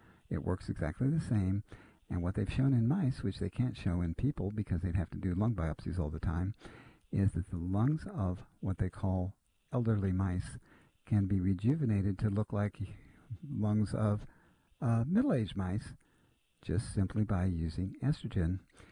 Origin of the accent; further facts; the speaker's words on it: Ohio, United States; I grew up in Ohio. We had a big old yard.